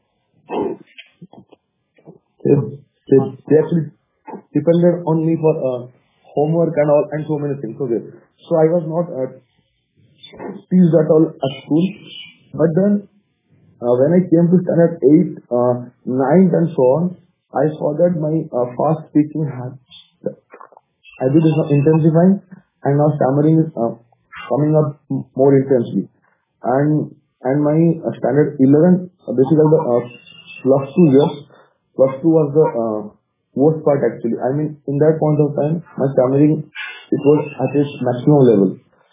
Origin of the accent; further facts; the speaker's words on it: Cuttack, Odisha, India; English is a second language; moved away as an adult; now in Bangalore, India; Basically, I'm from Cuttack in Odisha. For the past 4 years, I have been staying in Bangalore now.